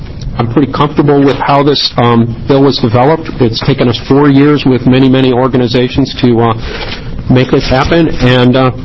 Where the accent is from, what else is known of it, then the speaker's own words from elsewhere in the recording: United States; Mr. Chairman, for the record, I'm from Polk County.